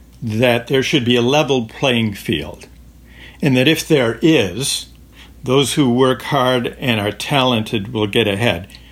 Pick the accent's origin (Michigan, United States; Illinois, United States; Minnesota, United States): Minnesota, United States; born or raised there